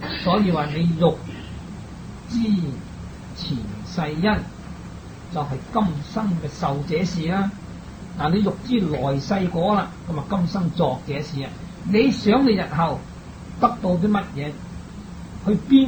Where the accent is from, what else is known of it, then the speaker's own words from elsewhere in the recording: Guangdong, China; 我们广东人又是近海这些乡村